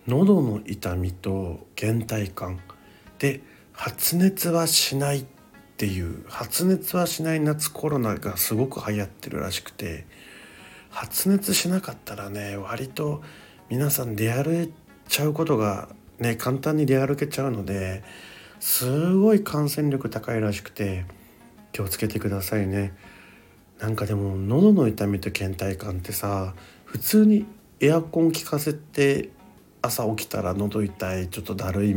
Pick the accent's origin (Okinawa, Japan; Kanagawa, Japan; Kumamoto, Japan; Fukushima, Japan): Okinawa, Japan; 私沖縄出身なんですけど離島とかはね宮古島とか行ったことないので